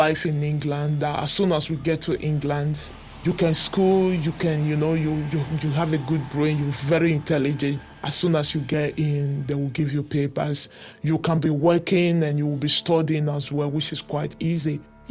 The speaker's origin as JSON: {"language": "English", "country": "Nigeria", "tie": "born or raised there", "said": "I'm from Nigeria. I was born and brought up in Nigeria, and life was good."}